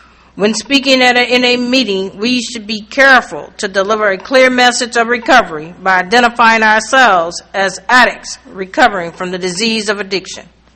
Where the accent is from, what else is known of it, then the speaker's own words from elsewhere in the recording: Chicago, Illinois, United States; I'm an addict from Chicago.